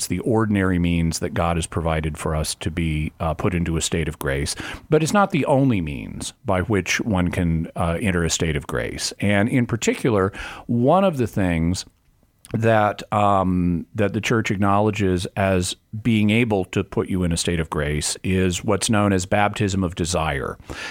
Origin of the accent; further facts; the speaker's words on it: Arkansas, United States; also born or lived in Texas; so I was born in Texas. I was raised in Arkansas.